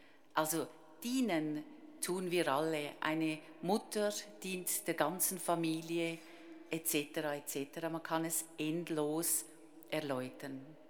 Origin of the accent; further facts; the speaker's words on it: Ennetmoos, Nidwalden, Switzerland; Ich bin im Kanton Nidwalden in Ennetsmoos geboren und aufgewachsen. 4 Brüder und eine Schwester.